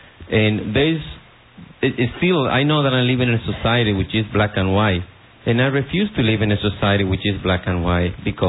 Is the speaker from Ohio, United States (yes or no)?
no; New York, United States; I'm from the New York area.